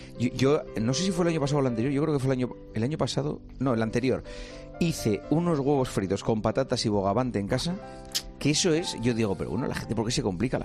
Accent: Gijón, Asturias, Spain; Yo soy de Gijón sí.

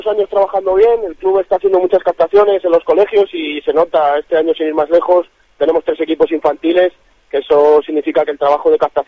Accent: Salamanca, Castile and León, Spain; desde la gente que somos de Salamanca

